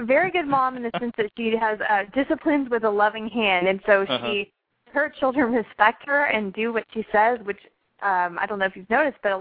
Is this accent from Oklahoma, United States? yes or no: no; Houston, Texas, United States; Well, I was actually born right here in Houston, Southwest Houston, and grew up Catholic, going to Catholic school